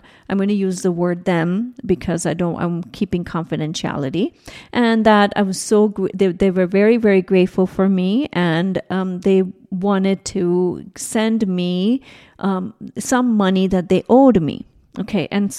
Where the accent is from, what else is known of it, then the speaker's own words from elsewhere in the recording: India; I grew up in India, right?